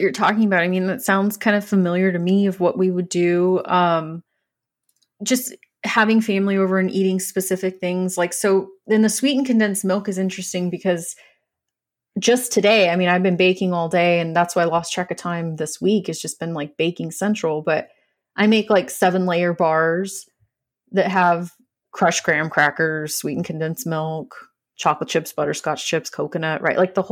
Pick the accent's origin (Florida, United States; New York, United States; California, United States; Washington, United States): California, United States; And what, I've been looking at pictures and they're not like what we grew up with in Southern California.